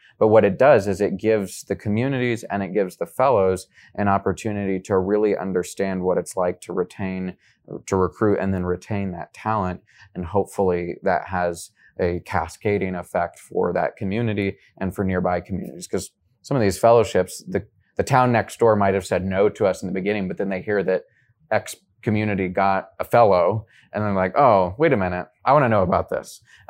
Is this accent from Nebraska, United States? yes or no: yes; Auburn, Nebraska, United States; I grew up in Auburn, in Southeast Nebraska.